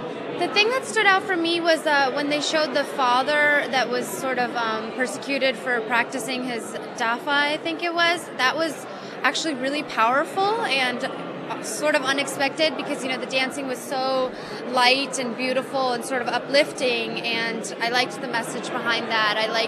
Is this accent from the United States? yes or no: yes; United States; I grew up in the United States and was raised Christian.